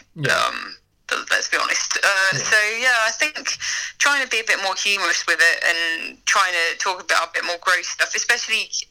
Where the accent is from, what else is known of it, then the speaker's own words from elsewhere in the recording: Birmingham, West Midlands, United Kingdom; I grew up in Birmingham, so it's a big city. I didn't grow up really around that much nature that wasn't urban nature.